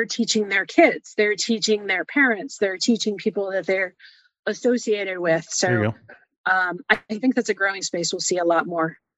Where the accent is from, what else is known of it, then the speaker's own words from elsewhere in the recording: Texas, United States; Because I'm from Texas. I'll talk to anybody.